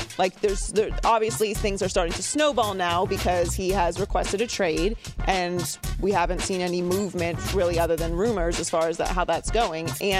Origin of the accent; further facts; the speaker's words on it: Pittsburgh, Pennsylvania, United States; Back even to my hometown. Like, I'm from Pittsburgh. Not a lot of people leave Pittsburgh.